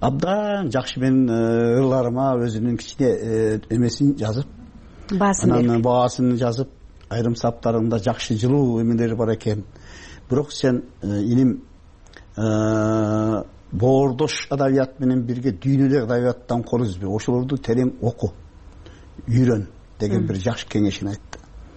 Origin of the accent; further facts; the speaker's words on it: Batken Region, Kyrgyzstan; Мен Лейректенмин.